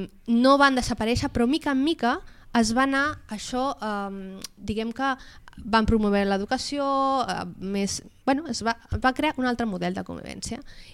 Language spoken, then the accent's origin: Catalan; Caldes de Montbui, Catalonia, Spain; Jo vaig criar-me a Caldes de Montbui